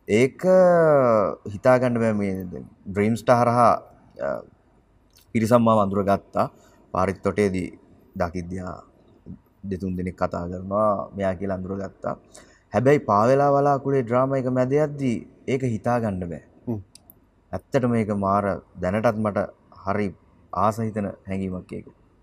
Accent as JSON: {"language": "Sinhala", "town": "Kandy", "region": "Central Province", "country": "Sri Lanka", "tie": "born or raised there"}